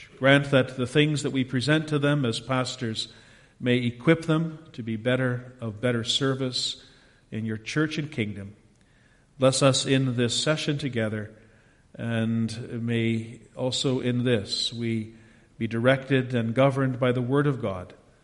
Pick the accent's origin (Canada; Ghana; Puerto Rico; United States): Canada; Ontario; I remember growing up in Ontario, almost everything was closed on Sunday.